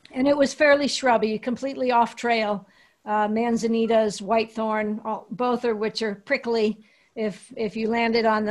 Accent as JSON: {"language": "English", "region": "California", "country": "United States", "tie": "born or raised there", "said": "I grew up in the in the High Sierra Mountains, in the wild."}